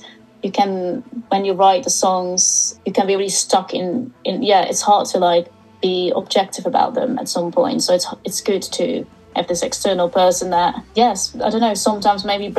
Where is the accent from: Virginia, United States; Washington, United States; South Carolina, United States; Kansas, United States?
Washington, United States; Seattle; from Seattle, and you're listening to Today Radio.